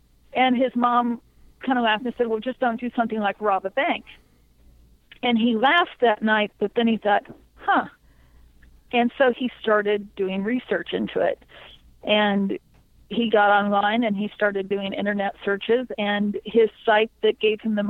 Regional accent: Missouri, United States; in some parts of the country, and I'm from Missouri, there's a puritanical streak

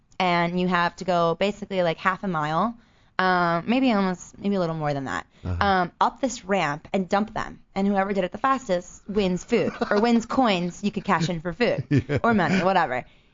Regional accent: Maryland, United States; I grew up in Maryland near the woods

